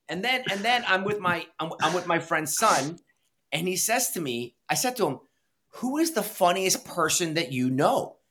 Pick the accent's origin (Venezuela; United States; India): India; I am Indian.